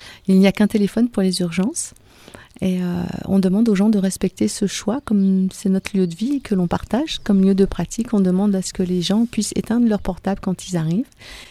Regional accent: Auvergne-Rhône-Alpes, France; Moi je viens de la Savoie

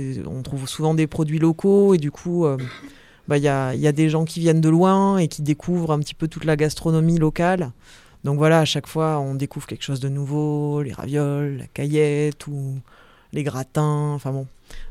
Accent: Marseille, Provence-Alpes-Côte d'Azur, France; Et moi, j'ai grandi à Marseille. Et il a fallu quelques pérégrinations un peu lointaines avant de me retrouver dans le Diwa. Ça fait bientôt 7 ans maintenant que je suis installée dans le coin.

